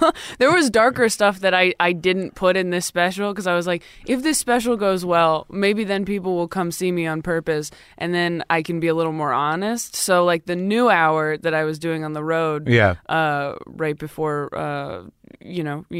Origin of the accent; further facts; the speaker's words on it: California, United States; I live here. I'm from California.